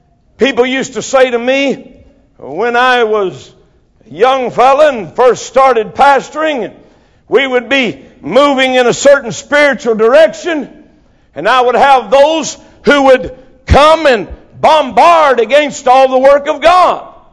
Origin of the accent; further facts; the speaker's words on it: Winston-Salem, North Carolina, United States; I was born in Winston-Salem. I grew up in Winston-Salem.